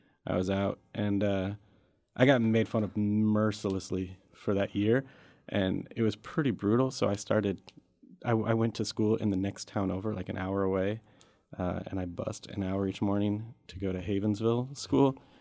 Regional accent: St. Louis, Missouri, United States; born there; also born or lived in Kansas / Boston, United States / Bloomington, United States; I was born in St. Louis. I spent many years in different towns in Kansas. And I spent 12 years in Boston, which is the longest I ever lived anywhere.

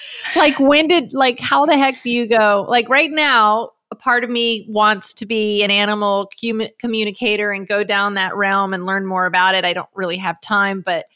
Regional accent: Miami, Florida, United States; I lived and I grew up in Miami on a canal with, you know, ducks and bunnies, and I wasn't allowed to have pets inside.

